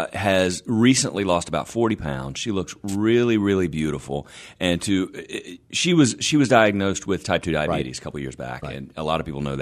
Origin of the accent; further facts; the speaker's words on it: Albany, Georgia, United States; I'm born and raised in Albany, Georgia.